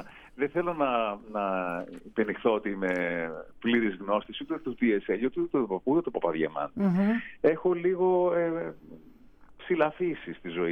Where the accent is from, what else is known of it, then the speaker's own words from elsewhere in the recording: Greece; έχουμε σαν Έλληνες